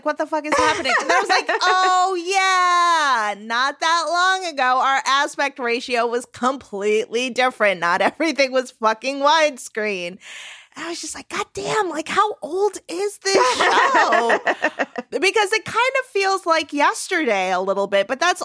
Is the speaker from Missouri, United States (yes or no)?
no; New York, United States; And I fucking loved those credits as a New Yorker.